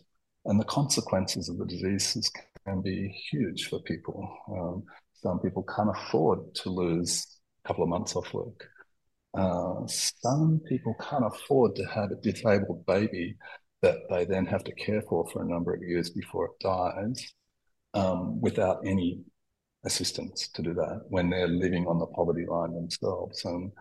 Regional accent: Australia; I'm Australian scientist, trained in Australia

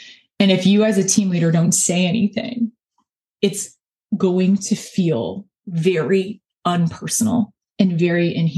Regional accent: Chicago, Illinois, United States; accent: Chicago; that's my Chicago accent coming in HR

